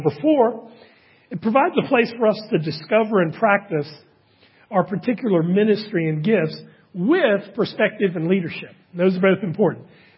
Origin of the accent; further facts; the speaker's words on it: Washington, District of Columbia, United States; my hometown baseball team, the Washington Senators, which are now the Washington Nationals